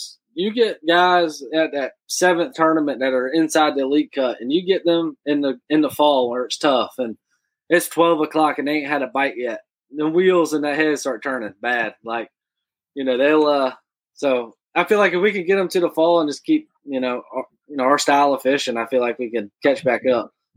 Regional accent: Santee, United States; I'm from Santee. We just, whatever it bites, we're reeling in it.

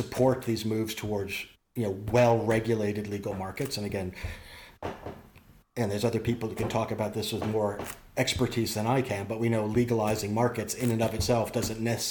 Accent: Canada; And now Canada, you know, obviously a big country, my home country, moving to legalize cannabis.

